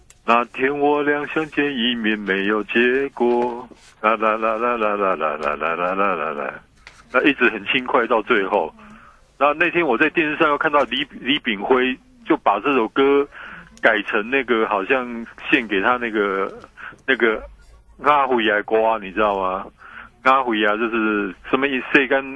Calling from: Kaohsiung, Taiwan; 你好，我是高雄的

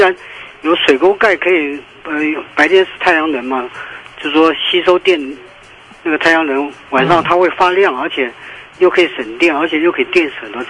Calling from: Taichung, Taiwan; 我是台中的，

